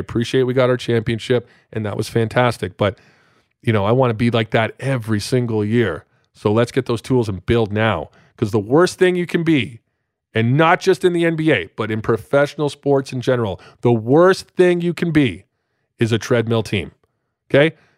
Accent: London, Ontario, Canada; he's from my hometown in London, Ontario.

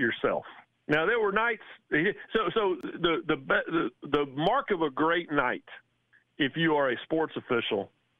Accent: Raleigh, North Carolina, United States; I grew up in Raleigh, and my dad was an ACC official.

